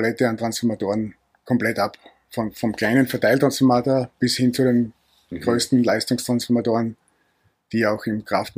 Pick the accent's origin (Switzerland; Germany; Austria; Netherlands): Austria; born there; bin gebürtiger Österreicher.